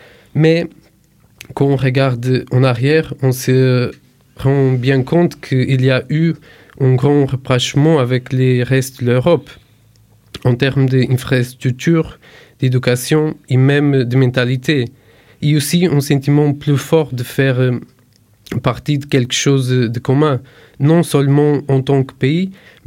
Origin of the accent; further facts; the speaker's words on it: Braga, Norte, Portugal; moved away as an adult; now in France; je suis originaire de la ville de Braga au nord-est de Portugal. J'ai 30 ans et je vis à La Roche-Tuillon depuis 12 ans.